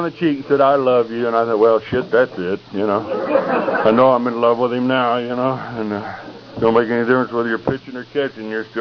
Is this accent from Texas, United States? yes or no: yes; Texas, United States; Yeah, but I'm from Texas.